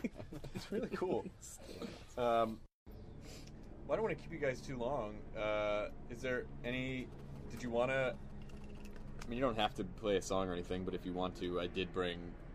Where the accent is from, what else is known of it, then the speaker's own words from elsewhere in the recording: Tennessee, United States; I'm from Tennessee.